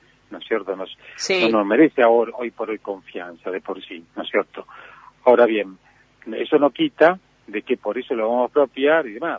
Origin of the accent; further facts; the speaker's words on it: Argentina; Es decir, como argentino...